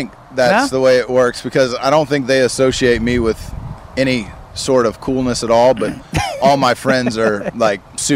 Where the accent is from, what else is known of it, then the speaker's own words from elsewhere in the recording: Indianapolis, Indiana, United States; now in Cleveland, United States; From Indiana, nice. Indianapolis. Born and raised. Reside in just outside of Cleveland with my wife, two kids.